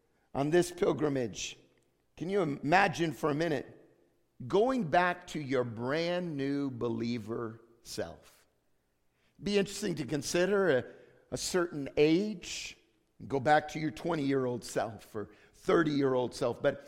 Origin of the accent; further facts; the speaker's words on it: United States; There's no quit in me. I'm American after all.